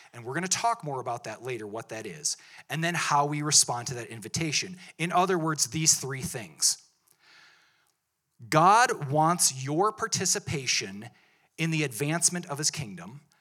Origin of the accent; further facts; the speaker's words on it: Wisconsin, United States; now in Montana, United States; I'm from Wisconsin, so there's blueberries everywhere, and I wanted to plant blueberry bushes when I came to Montana.